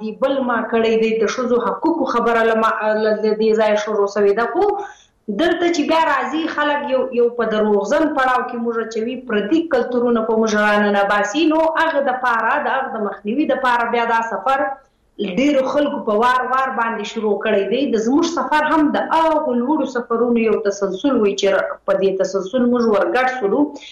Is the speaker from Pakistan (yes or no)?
yes; Khyber Pakhtunkhwa, Pakistan; زه ته دواړي د پښتونخوا وطن بچي یو، دلته پاتسي یو، دلته پیدا سي یو.